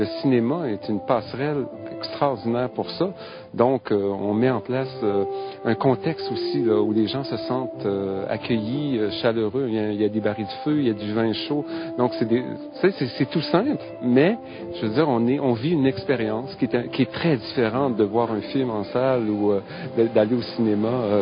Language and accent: French; Quebec, Canada; Je suis gaspésien, donc je sais ce que c'est. Je venais passer beaucoup de temps ici à Percé, partout en Gaspésie